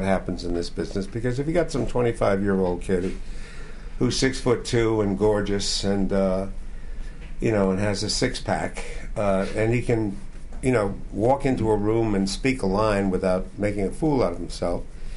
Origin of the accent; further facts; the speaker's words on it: United States; I'm an American like everybody else.